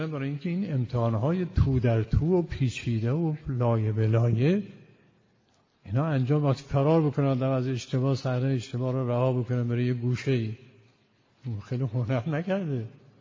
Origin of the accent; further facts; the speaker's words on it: Iran; اون وقت ما ایرانی هستیم دیگه، دلمون میخواد برتر باشه.